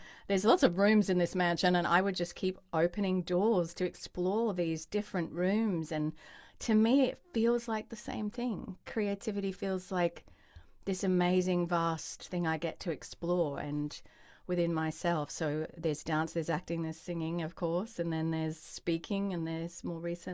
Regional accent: Perth, Western Australia, Australia; So I'll be Sydney, Sunshine Coast, and then my hometown, Perth.

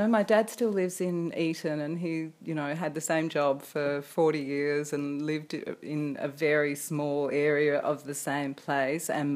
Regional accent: Bunbury, Western Australia, Australia; born there; I was born in Bunbury, and Mum brought me here when I was about 8.

